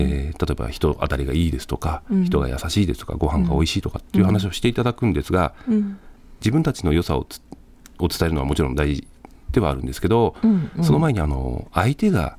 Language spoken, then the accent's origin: Japanese; Hokkaido, Japan; moved away as an adult; now in Ishigaki, Japan; 私は北海道の出身で、